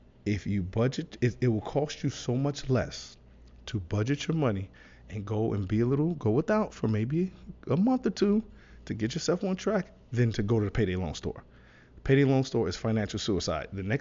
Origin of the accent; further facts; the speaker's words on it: Chicago, Illinois, United States; now in Miami, United States; And I live South Florida. I'm in Miami a lot. I'm from Chicago.